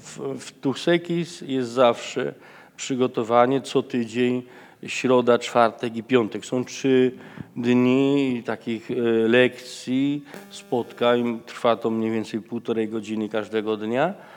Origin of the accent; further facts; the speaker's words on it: Tuchów, Lesser Poland, Poland; now in Bolivia; Tak samo ludzi z Gliwic, z Kłogowa, Tuchowa, mojego rodzinnego miasta